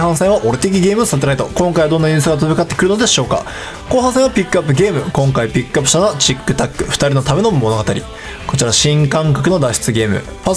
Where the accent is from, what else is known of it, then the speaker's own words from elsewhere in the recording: Gamagori, Aichi, Japan; 僕の地元愛知県の蒲郡市では